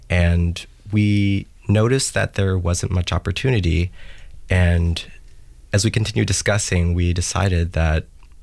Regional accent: Arkansas, United States; now in Portland, United States; I grew up in Arkansas, and I ended up moving to Portland to study acting at the Portland Actors Conservatory.

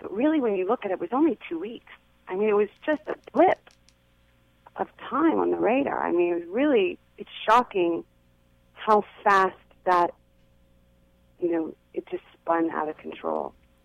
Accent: California, United States; growing up in the Bay Area, which was very liberal, but it was still, you know, I was still in suburbia.

